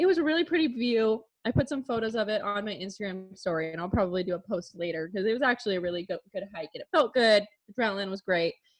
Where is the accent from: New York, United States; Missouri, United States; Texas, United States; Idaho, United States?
Idaho, United States; I was born and raised in Idaho. So country music was like a big part of my growing up.